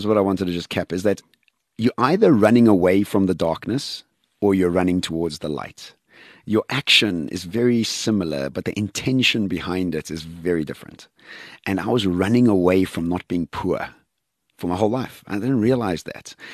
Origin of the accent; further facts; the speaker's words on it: Eswatini; born there; Yes, I was born in Swaziland.